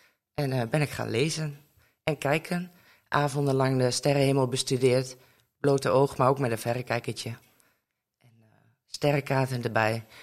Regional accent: Almelo, Overijssel, Netherlands; born there; Ik ben geboren in Almelo, daar woon ik eigenlijk nog steeds.

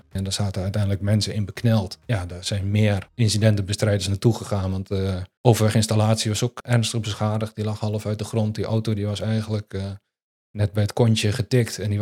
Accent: Enschede, Overijssel, Netherlands; born there; now in Nijmegen, Netherlands; 39-jarige jongen, geboren in Enschede, maar ondertussen ruim 15 jaar woonachtig in Nijmegen.

